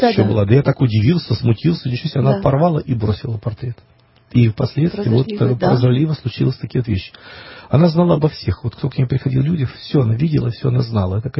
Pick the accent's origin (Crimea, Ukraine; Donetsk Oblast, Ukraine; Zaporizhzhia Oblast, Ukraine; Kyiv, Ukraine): Kyiv, Ukraine; Я сам киевлянин.